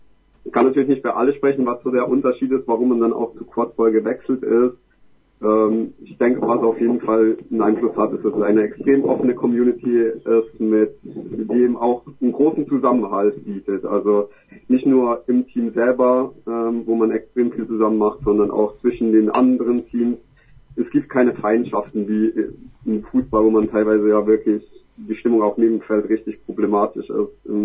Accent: Switzerland; Ich komme nämlich aus der Schweiz, immer extra nach Freiburg gefahren.

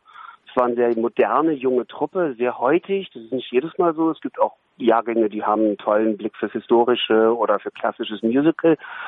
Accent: Berlin, Germany; Wir haben es natürlich in Berlin spielen lassen, weil wir sind Berliner.

